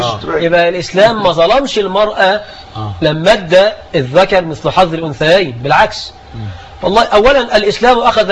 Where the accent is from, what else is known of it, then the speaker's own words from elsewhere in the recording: Egypt; اللهم اجعل بلدنا مصر آمنة مطمئنة، رخاء سخاء وسائر بلاد المسلمين.